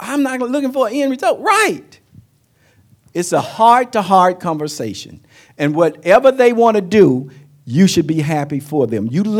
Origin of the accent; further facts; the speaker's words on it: North Carolina, United States; We're originally from North Carolina.